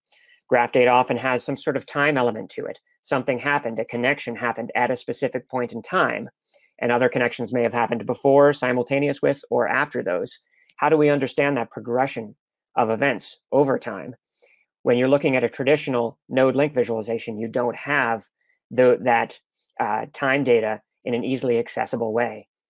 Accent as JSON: {"language": "English", "country": "United States", "said": "Now, I'm an American."}